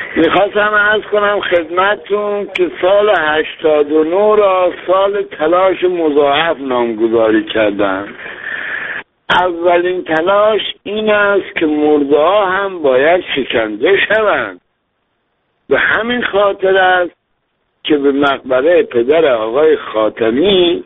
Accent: Iran; من به عنوان یک ایرانی شرمنده و خجالت زده هستم.

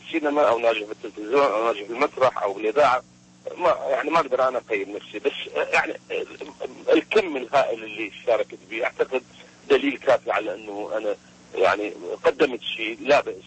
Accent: Iraq; يفترض بينا أن يكون صناعة النجم عندنا في العراق في الداخل

